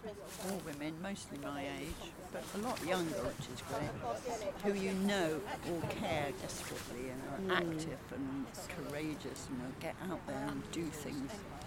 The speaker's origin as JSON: {"language": "English", "town": "Cholsey", "region": "South East England", "country": "United Kingdom", "said": "I'm from Cholsey, which is a village roughly 30 minutes away."}